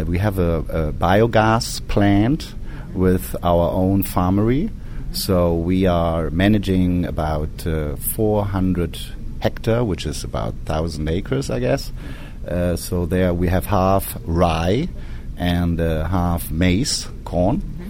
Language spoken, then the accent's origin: English; Brandenburg, Germany; English is a second language; I'm from Germany, from the northeast part. I'm near located to Berlin, which the area is Brandenburg.